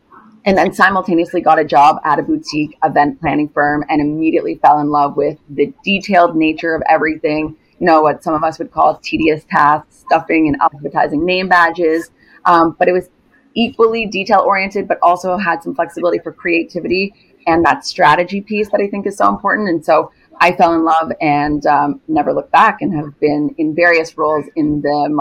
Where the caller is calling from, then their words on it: Toronto, Ontario, Canada; I am calling in from snowy Toronto